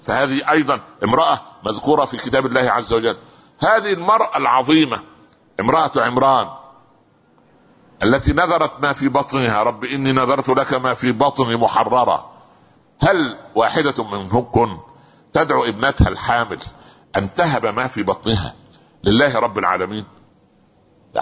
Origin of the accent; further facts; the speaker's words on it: Minya Governorate, Egypt; born there; مدينة اسمها البهنسة قريبة من قريتي التي ولدت فيها 50 كيلو متر.